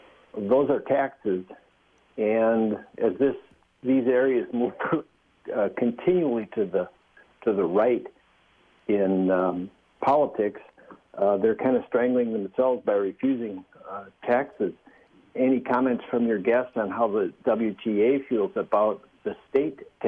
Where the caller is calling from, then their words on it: Spooner, Wisconsin, United States; and I'm calling from Spooner, by the way, northern Wisconsin.